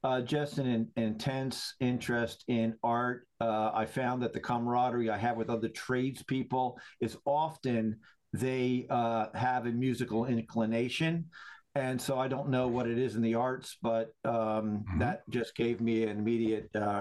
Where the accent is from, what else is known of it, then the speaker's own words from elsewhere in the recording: Plymouth Meeting, Pennsylvania, United States; also born or lived in Philadelphia; now in Quakertown, United States; Born in Philadelphia, raised in Plymouth Meeting, and 38 years now in Quakertown, PA.